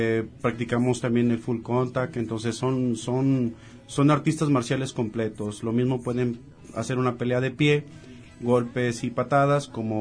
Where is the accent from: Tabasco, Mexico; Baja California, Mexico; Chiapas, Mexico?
Baja California, Mexico; Tijuana; now in Autlán, Mexico; Yo vengo de la ciudad de Tijuana, Baja California, donde hice mis inicios como artista marcial y vine a residir aquí a la ciudad de Autlán.